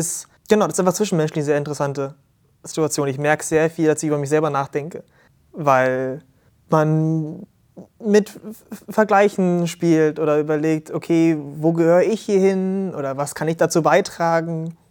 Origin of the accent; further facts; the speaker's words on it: Hamburg, Germany; Ich bin mitunter in Hamburg aufgewachsen sehr lange und ich habe hier studiert, meinen Bachelor an der Hochschule für Musik und Theater in Hamburg.